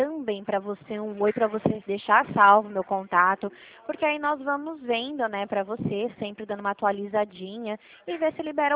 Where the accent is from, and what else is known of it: Dracena, São Paulo, Brazil